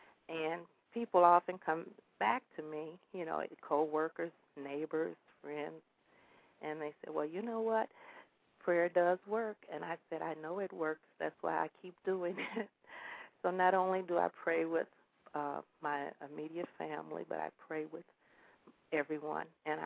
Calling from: Chicago, Illinois, United States; I'm calling from Chicago, Illinois.

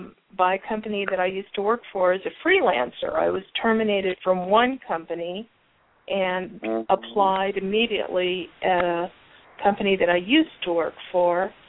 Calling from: Arizona, United States; I'm calling from Arizona.

